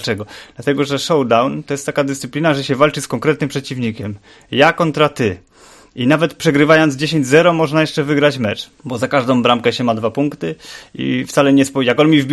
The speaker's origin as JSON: {"language": "Polish", "town": "Bytom", "region": "Silesian Voivodeship", "country": "Poland", "lives_now": "Opole, Poland", "said": "bo ja pochodzę z Bytomia, bo tutaj za dziewczyną pojechałem do Opola."}